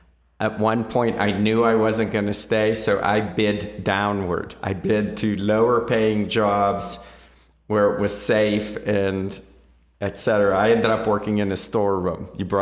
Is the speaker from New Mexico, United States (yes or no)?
no; Weirton, West Virginia, United States; I grew up in Weirton, West Virginia, which is a steel mill town.